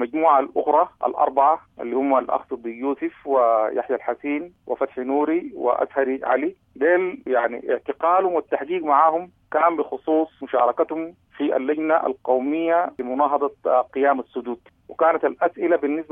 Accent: Sudan; ونحن كلنا سودانيين

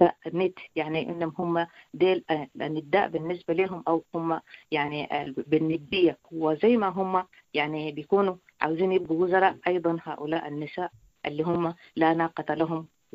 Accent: Darfur, Sudan; ونحن عندنا في دارفور نساء يعني لهم كل الميزات

